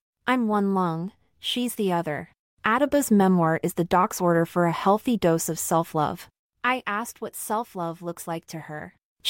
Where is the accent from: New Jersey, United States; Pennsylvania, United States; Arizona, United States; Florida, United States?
Arizona, United States; Tucson; We're both from Tucson, Arizona, and our artsy community is relatively small.